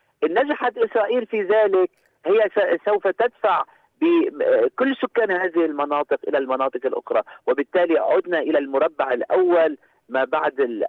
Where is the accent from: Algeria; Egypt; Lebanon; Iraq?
Lebanon